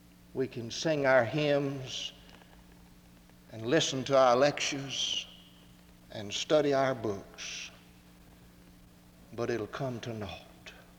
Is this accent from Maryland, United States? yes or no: no; Atlanta, Georgia, United States; My hometown has changed drastically in the 25 years just past. The whole skyline is different. Every time I drive into Atlanta and see the latest skyscraper that has dotted the skyline, I'm amazed at what has taken place.